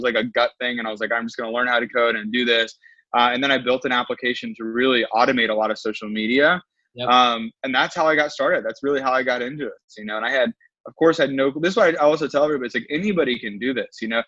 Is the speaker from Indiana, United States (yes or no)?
no; North Carolina, United States; moved away as an adult; now in San Francisco, United States; and I'm from North Carolina, so I didn't even know what fundraising was when I was living there. So when we moved to San Francisco to start ClickUp